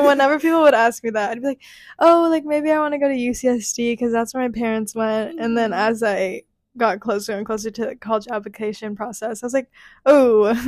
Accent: La Jolla, California, United States; born there; I was born in La Jolla. I was born in La Jolla. I'm like 30 minutes from there.

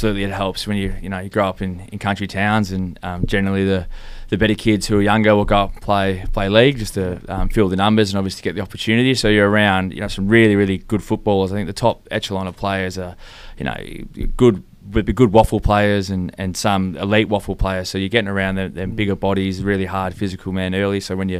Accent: Kalgoorlie, Western Australia, Australia; also born or lived in Perth; I was born in Perth. Parents moved down to Kalgoorlie when I was two. So, yeah, obviously a great town to grow up.

